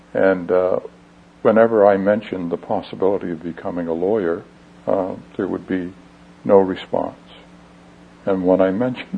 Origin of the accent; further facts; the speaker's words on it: New York, United States; In upstate New York. It's south of Syracuse, and it's near the Catskill Mountains. There are many hills and valleys and where I grew up, and it's a very beautiful place with lots of trees and lakes and so forth.